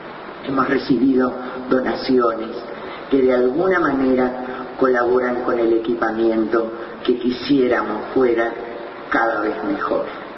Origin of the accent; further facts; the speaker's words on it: Uruguay; como pueblo uruguayo